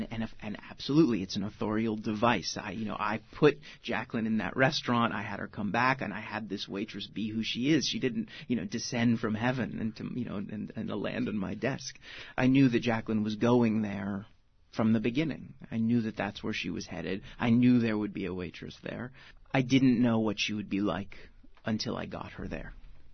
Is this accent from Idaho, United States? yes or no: yes; Ketchum, Idaho, United States; growing up in Ketchum